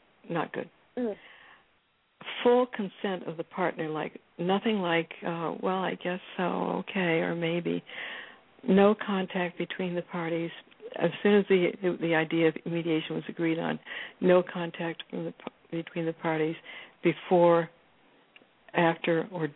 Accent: Ohio, United States; And I said, I'm a mediator from Ohio.

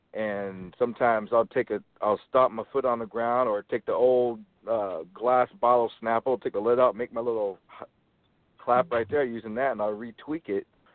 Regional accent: Portland, Oregon, United States; I'm from Portland, Oregon.

